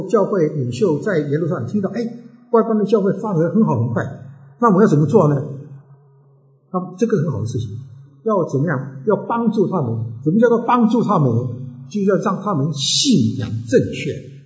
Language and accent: Chinese; China; 我们中国人很多都拜师父就做徒弟